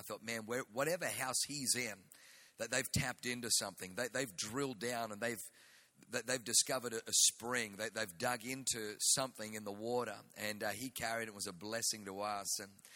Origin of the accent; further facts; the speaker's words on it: Australia; accent: Australian; also born or lived in Germany; And I was born in Germany, so I got a German name, but I grew up in Australia, so I have the Australian accent.